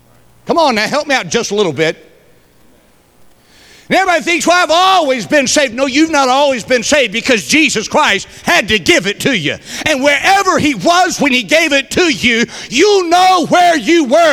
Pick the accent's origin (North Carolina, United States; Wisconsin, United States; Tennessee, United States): Tennessee, United States; Chattanooga; born there; I was born in Chattanooga, Tennessee.